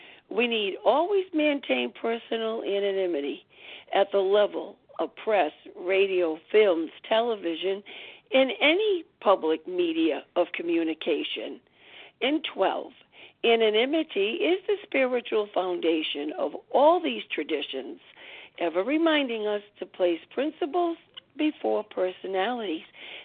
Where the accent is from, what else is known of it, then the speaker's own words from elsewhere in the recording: Rhode Island, United States; I am from Rhode Island